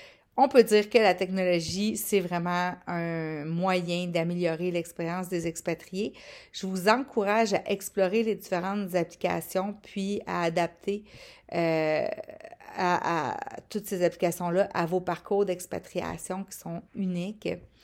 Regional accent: Quebec, Canada; ce qui se passe chez nous au Québec

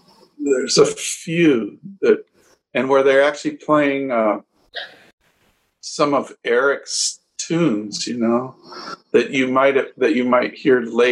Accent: Denver, Colorado, United States; I grew up in Denver, so we went, drove to Denver and then came back around

